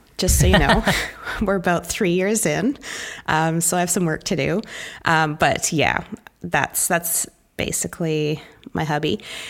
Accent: Calgary, Alberta, Canada; now in Sydney, Australia; I'm actually from Calgary, Alberta, which is way up in Canada. But I'm currently living the dream in Sydney, Australia, because my husband's on a sabbatical.

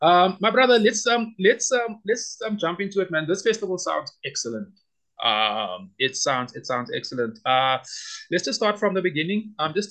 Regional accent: South Africa; And yeah, it's just part of being South African.

